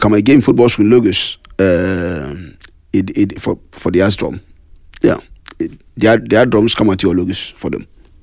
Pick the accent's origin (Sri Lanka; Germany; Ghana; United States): Ghana; now in Denmark; Jeg føler mig, jeg føler mig ghaneser, men jeg er dansker.